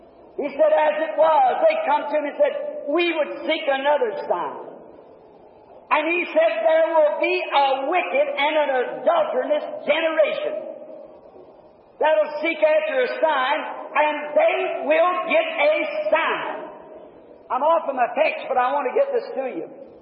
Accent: United States; I'm an American. Many of … are buried down on the field, blowed up in the wars. And if it was come tonight to make a choice, America's my country.

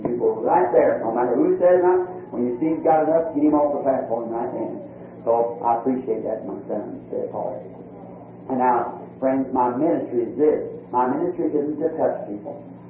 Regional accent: United States

